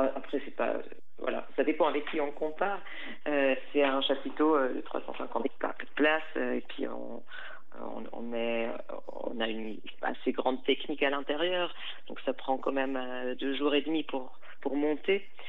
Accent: German-speaking Switzerland, Switzerland; Moi, j'ai grandi en Suisse alémanique.

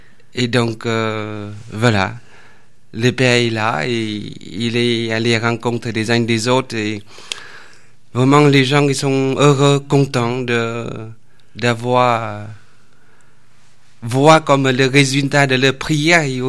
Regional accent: Vietnam; French is a second language; moved away as an adult; now in France; Je viens du Vietnam.

